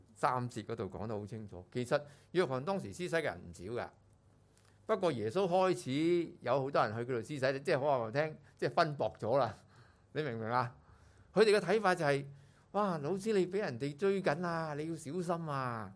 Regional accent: China; 我们中国人有个传统的，就是呢，我们有几千年的帝王时期嘛

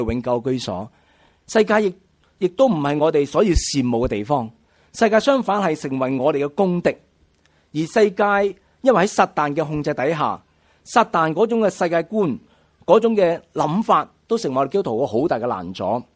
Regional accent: Hong Kong; 世界还有很多地方的人比我们香港人更可怜

